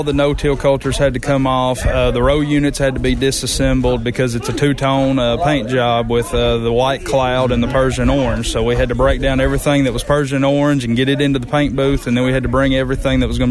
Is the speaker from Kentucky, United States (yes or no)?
yes; Herndon, Kentucky, United States; also born or lived in South Christian; Growing up in South Christian and being from Herndon originally and going to church with the Young family my whole young life, it was neat to have that family tie.